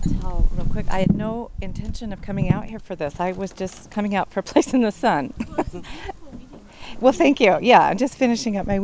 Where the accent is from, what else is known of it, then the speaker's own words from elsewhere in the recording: Portland, Oregon, United States; We're from the Portland area